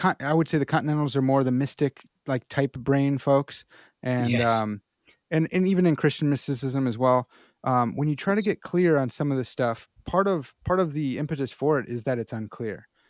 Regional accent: Chicago, Illinois, United States; accent: Chicago; So it's so good to hear you with not my Chicago accent.

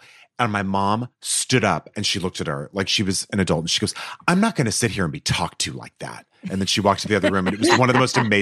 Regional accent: Canada; My mom is from Japan. I was raised in Canada.

